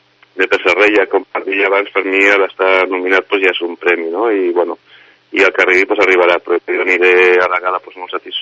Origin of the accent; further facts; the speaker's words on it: Sant Cugat, Catalonia, Spain; jo que he nascut a Sant Cugat, pues, tot el que vingui del meu poble, que per mi continua sent el meu poble